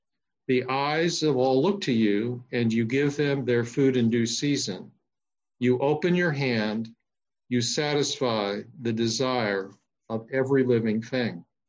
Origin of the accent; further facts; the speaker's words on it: United States; I'm an American and I sort of have this ideal of self-sufficiency.